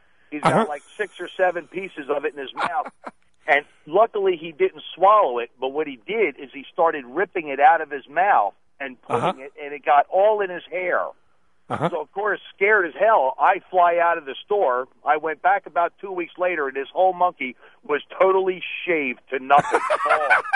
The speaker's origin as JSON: {"language": "English", "region": "New Jersey", "country": "United States", "tie": "born or raised there", "said": "I grew up right outside of Atlantic City"}